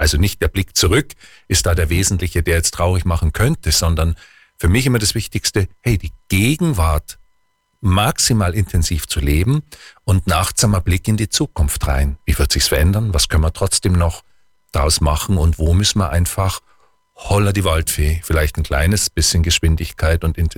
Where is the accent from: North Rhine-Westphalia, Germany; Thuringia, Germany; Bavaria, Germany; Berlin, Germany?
Bavaria, Germany; Kochel am See; Es wird in Kochel auch, also meinem Heimatort, im Herbst